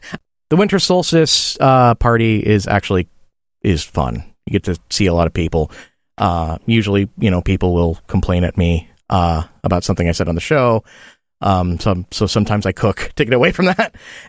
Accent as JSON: {"language": "English", "town": "Chicago", "region": "Illinois", "country": "United States", "said": "And I go, well, I'm from Chicago."}